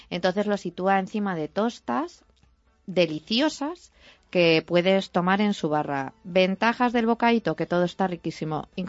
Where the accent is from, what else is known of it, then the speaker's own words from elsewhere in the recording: Madrid, Community of Madrid, Spain; A lo mejor es porque soy de Madrid